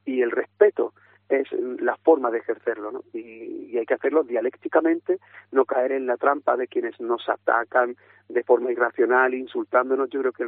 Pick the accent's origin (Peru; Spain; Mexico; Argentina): Spain; Andalusia; accent: Andalusian; first language Andalusian; Nosotros aprendimos castellano sin renunciar a todos esos sonidos. Luego, entonces, nuestra lengua materna, el andaluz, es un compendio de todas las culturas que tenemos y debemos sentirnos orgullosos de eso.